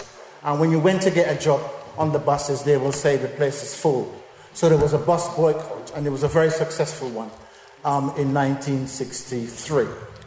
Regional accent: London, United Kingdom; born there; And my father lived in London, where I was born in London

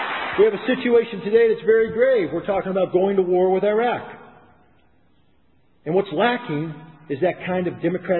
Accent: Albany, New York, United States; You know, I come from New York. I know, bad place. But in Albany, New York, we had an issue.

